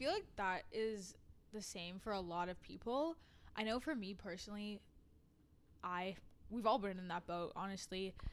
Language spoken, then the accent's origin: English; North Bay, Ontario, Canada; I was born and raised in North Bay, and I actually planned to go into health sciences out of town